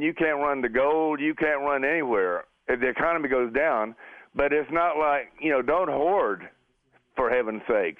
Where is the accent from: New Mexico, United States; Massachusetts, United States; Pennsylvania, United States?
New Mexico, United States; Now, my grandparents, and I lived in New Mexico. I'm from New Mexico all my life.